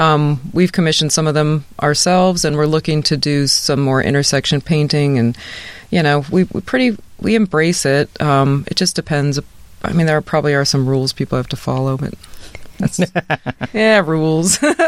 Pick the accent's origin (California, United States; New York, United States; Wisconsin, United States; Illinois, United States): Wisconsin, United States; Milwaukee; also born or lived in Seattle; now in Tacoma, United States; Well, I grew up in Milwaukee, and I had a very circuitous path, which we don't need to go into now.